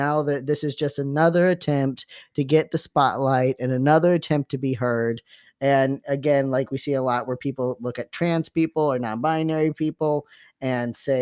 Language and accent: English; Chicago, Illinois, United States; I came from Chicago area where the Bulls, all the shit.